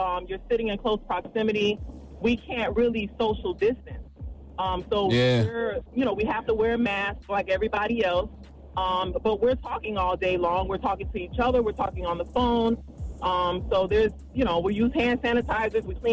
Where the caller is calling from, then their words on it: Florida, United States; I'm calling from South Florida.